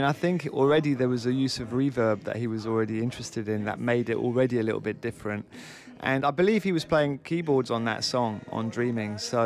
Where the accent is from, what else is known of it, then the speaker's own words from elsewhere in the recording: London, United Kingdom; I remember when I was growing up in South London